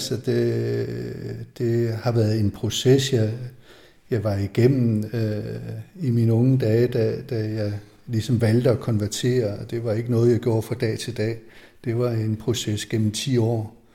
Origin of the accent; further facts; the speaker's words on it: Randers, Central Denmark Region, Denmark; Jeg er født og opvokset i Randers.